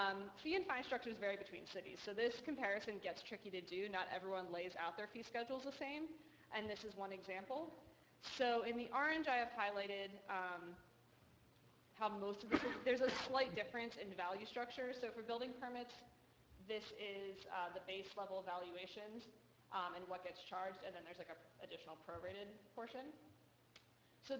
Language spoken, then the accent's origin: English; Tucson, Arizona, United States; like I'm from Tucson, you go to the police department, pay $15, get your fingerprints.